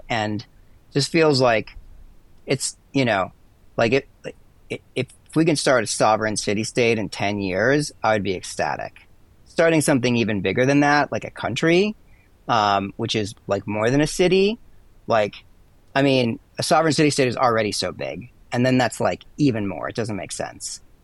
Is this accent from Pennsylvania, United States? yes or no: yes; Philadelphia, Pennsylvania, United States; moved away as an adult; also born or lived in California; now in Austin, United States; I grew up mainly in the Philadelphia area on the East Coast, and then when I turned 18, I went off to California for college and stayed there for almost 30 years until I moved to Austin a couple years ago.